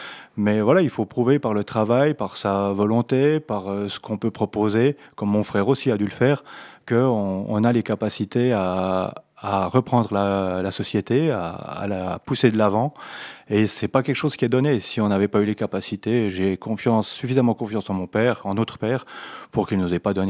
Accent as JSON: {"language": "French", "region": "Jura", "country": "Switzerland", "said": "On est jurassien, on est attaché à notre partie de pays là."}